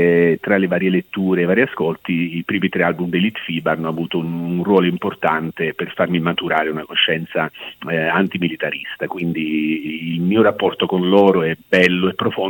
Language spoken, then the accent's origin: Italian; Benevento, Campania, Italy; sono stato testimone di un concerto dalle mie parti di Tor di Benevento nel 1987